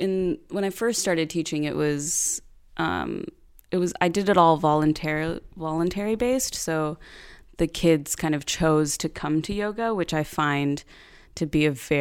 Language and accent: English; Sunland, California, United States; Yeah, so I grew up in Sunland, California. It's I guess if you can say like a small town of LA, in the suburbs.